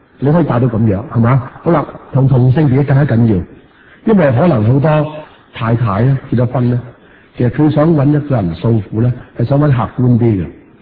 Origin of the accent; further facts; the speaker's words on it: China; 我哋中国人好怕呢个字亲密